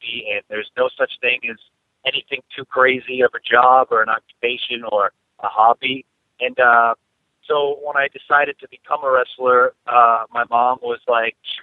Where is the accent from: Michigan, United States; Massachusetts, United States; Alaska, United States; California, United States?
Massachusetts, United States; Carver; I'm driving from Seekonk back to home base, which is in Carver, Mass.